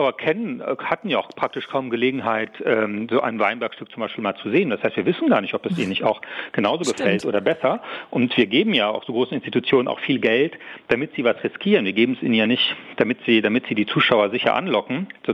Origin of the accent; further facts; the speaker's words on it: Saarland, Germany; ich bin auch im Saarland groß aufgewachsen, da waren Partys auch eine relativ wilde und rohe Angelegenheit.